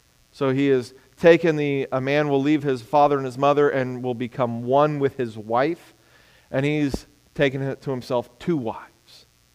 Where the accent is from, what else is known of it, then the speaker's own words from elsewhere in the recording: Texas, United States; It's mind-boggling to some extent to me, but I'm from Texas.